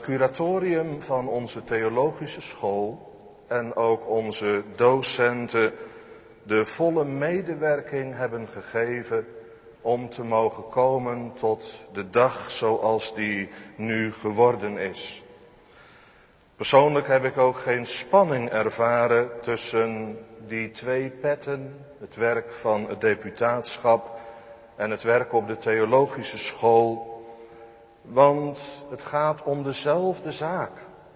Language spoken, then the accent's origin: Dutch; Netherlands; Voor ons als Hollanders